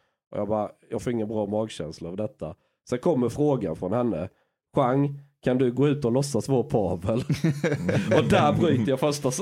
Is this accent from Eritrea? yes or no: no; Sweden; Men jag visar lite bilder hur det såg ut hemma i Sverige.